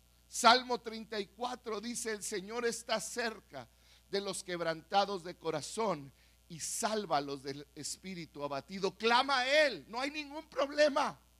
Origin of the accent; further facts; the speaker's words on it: Mexico; Como mexicanos somos de las culturas más indisciplinadas que hay.